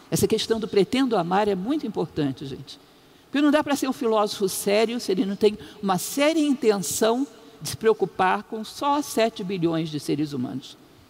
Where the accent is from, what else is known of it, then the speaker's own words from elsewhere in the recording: Brasília, Federal District, Brazil; Eu uma vez estava em Brasília, sou de Brasília